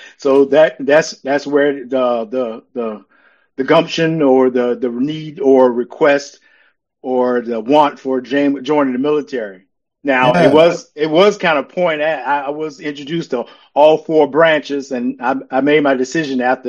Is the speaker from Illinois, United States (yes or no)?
no; Allendale, South Carolina, United States; but I grew up actually here in South Carolina in a small rural town called Allendale.